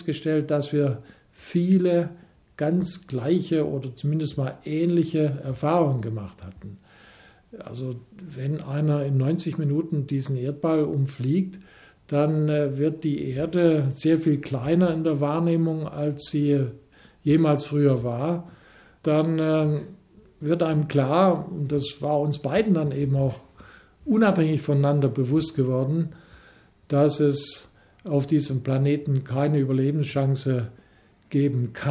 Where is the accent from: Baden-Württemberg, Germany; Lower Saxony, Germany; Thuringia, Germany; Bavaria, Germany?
Thuringia, Germany; Greiz; born there; Ich war damals in Greiz, meiner Geburtsstadt in Thüringen